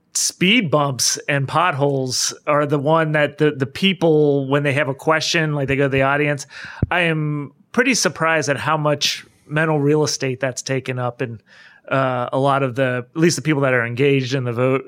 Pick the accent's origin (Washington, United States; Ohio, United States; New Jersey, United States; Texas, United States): Ohio, United States; Cincinnati; But I also grew up in Cincinnati. This is my hometown, so I love it.